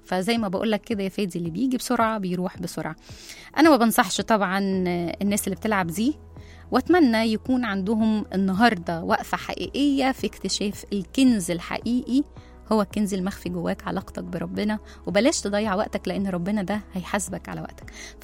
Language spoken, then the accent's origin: Arabic; Egypt; إحنا كمجتمع مصري قريبين قوي من ربنا